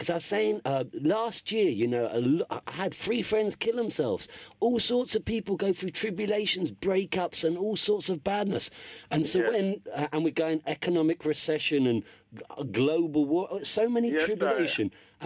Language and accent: English; London, United Kingdom; I grew up in North London